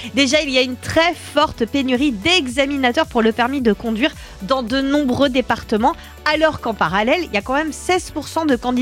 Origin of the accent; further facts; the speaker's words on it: Grand Est, France; Et moi, j'ai voulu savoir ce qu'il en était précisément chez nous, dans le Haut-Rhin.